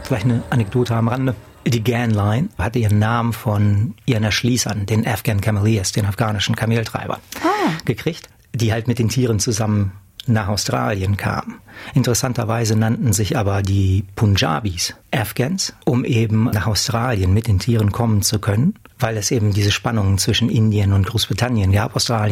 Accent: Herford, North Rhine-Westphalia, Germany; moved away as an adult; Meine Frau und ich, also Stefanie, wir kommen aus Herford in NRW und sind 2014 aus Deutschland weg.

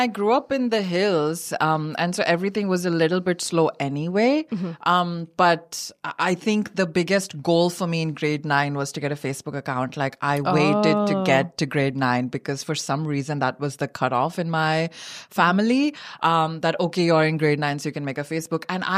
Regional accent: India; it just looked so enormously beautiful to us growing up in India.

